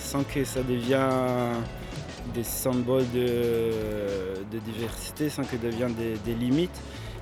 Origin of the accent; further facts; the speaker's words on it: Italy; En Italie, les dialectes sont... Je suis italien. En Italie, les dialectes sont presque des langues.